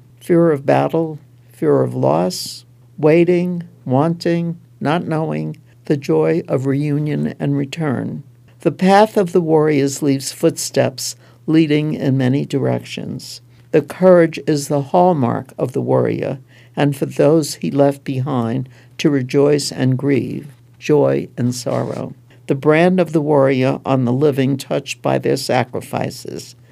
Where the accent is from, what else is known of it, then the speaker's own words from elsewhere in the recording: New York City, New York, United States; I'm a girl from Brooklyn, New York.